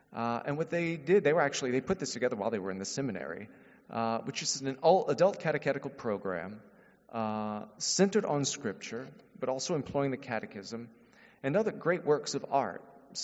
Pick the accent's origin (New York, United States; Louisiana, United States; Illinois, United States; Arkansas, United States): Louisiana, United States; Lafayette; Like Valimar, I'm from South Louisiana, from the Lafayette Diocese.